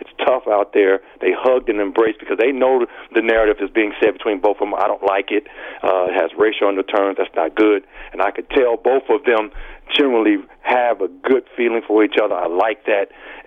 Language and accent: English; Gary, Indiana, United States; Yes, being born and raised in the Gary in Chicago area, we loved it.